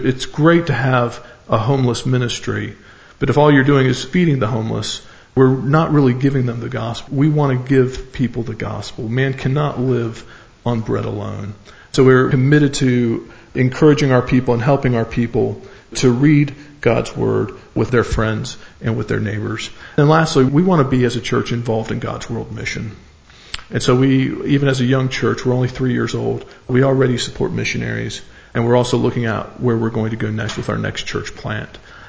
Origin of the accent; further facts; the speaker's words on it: the South, United States; accent: southern; now in United Kingdom; So I'm getting my southern accent back, which is exciting for me.